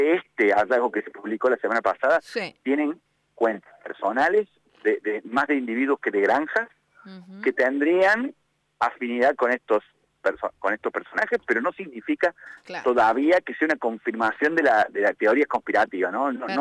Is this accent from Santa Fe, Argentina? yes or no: no; Córdoba, Argentina; Soy cordobés. Estoy en la ciudad de Córdoba en este momento